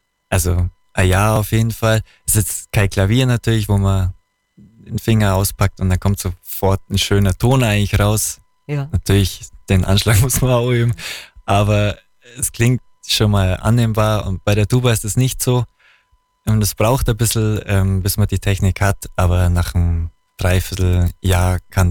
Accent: Bavaria, Germany; Aber bei uns im Allgäu gibt's viel so Blechmusiken

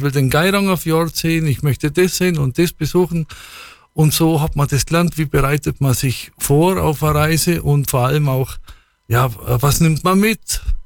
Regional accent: Bavaria, Germany; Und wenn du als Allgäuer da mittendrin stehst

